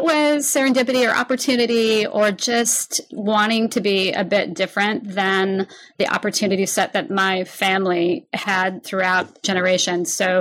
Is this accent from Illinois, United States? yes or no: no; Forks, Washington, United States; I grew up in Forks, Washington, which is a tiny little town on the Olympic Peninsula.